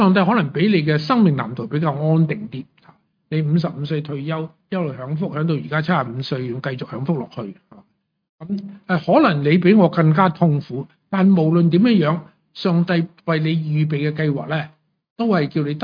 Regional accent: Hong Kong; moved away as an adult; also born or lived in China; 我喺中国大陆出世，4岁上帝带咗我嚟香港。 我出世嗰阵时系1952年，即系70年前。4岁嚟香港，18岁去咗加拿大，55岁翻翻嚟。

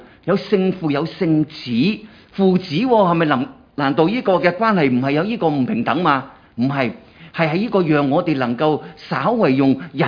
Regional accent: China; 我们在中国民族长大，男尊女卑

